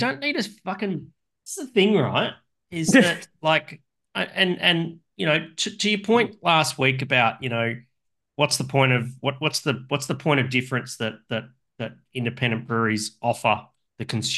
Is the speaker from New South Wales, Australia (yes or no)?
no; Labrador, Queensland, Australia; Mate, just don't forget, I grew up in Stabrador. I'm in Labrador.